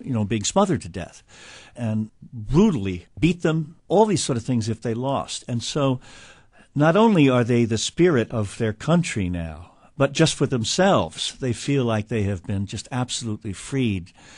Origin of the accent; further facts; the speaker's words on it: Baltimore, Maryland, United States; Well, I grew up in Baltimore.